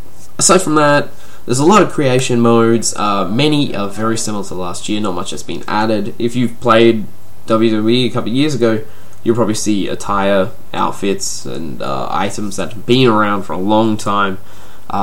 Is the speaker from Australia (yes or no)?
yes; Australia; If you don't know, I'm from Australia.